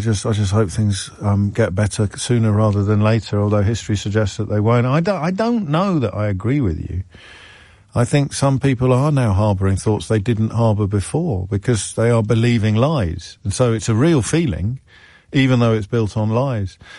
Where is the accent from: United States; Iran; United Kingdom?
United Kingdom; Kidderminster, West Midlands; I mean, I grew up in Kidderminster